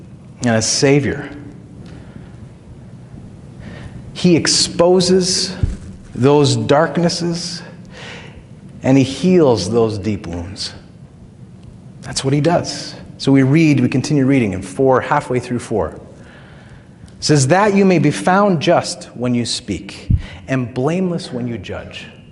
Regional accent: Israel; Now, as a kid, I grew up in Israel. I was running around as a little, blondie with a Dutch bowl haircut

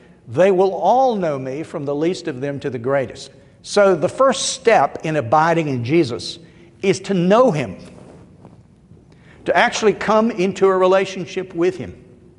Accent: Columbus, Georgia, United States; growing up in Columbus, Georgia, we don't have grapevines.

